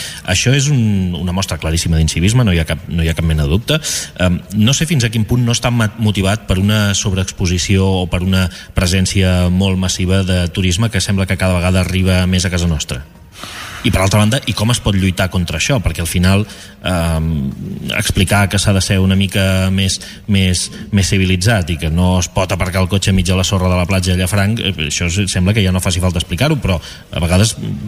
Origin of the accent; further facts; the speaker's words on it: Pals, Catalonia, Spain; jo soc de Pals i tinc relació amb la gent de Pals